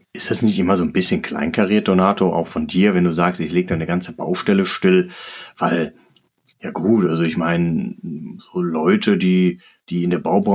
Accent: North Rhine-Westphalia, Germany; bei uns im Rheinland, im Ruhrgebiet

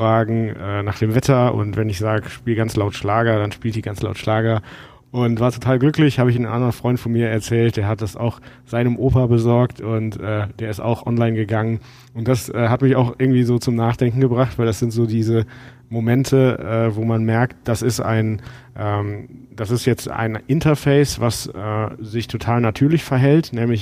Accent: Düren, North Rhine-Westphalia, Germany; also born or lived in Stuttgart; Ich bin ursprünglich eigentlich aus der Mitte zwischen Köln und Aachen, Düren, dann in Stuttgart studiert

